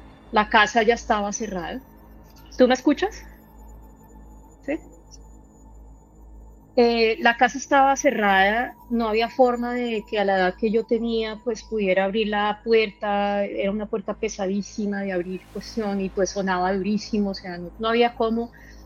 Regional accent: Colombia; now in Arkansas, United States; Tengo 38 años de edad, soy de Colombia. Actualmente me encuentro residiendo en Arkansas, en Estados Unidos.

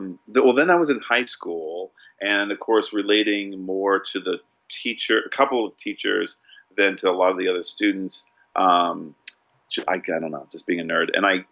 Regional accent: San Francisco, California, United States; This is the San Francisco Bay Area.

